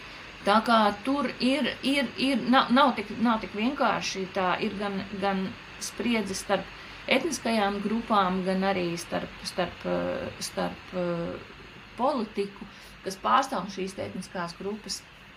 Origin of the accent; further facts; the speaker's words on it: Belgium; Ja man šo jautājumu uzdod ārpus Beļģijas, tad es saku, es esmu Beļģis.